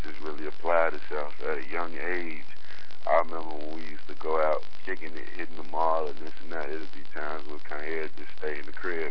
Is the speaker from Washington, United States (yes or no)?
no; Chicago, Illinois, United States; And when I say the goal, I'm speaking of Chicago. I'm from the South Side, 87, you know what I'm saying?